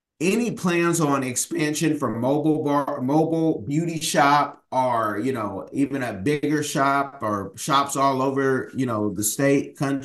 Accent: California, United States; I'm from Cali. I grew up with everybody, but there's like real communities.

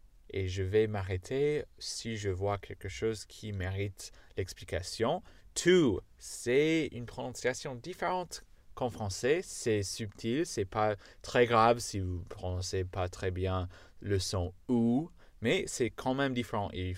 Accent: United States; accent: American; French is a second language; Je suis américain, donc j'ai pas d'accent anglais parfait, j'ai l'accent américain parfait parce que je suis américain.

